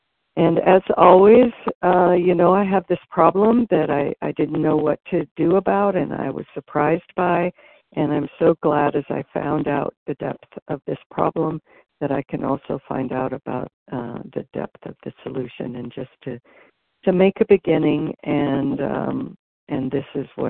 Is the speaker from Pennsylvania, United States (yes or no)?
no; California, United States; I'm from California